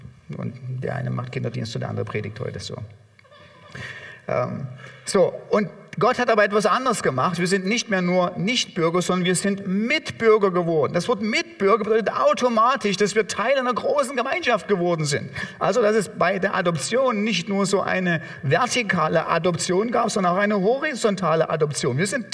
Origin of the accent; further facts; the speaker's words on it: Germany; Wir als Deutsche gehen Probleme, das ist selbstverständlich so an, geradezu drauf durch.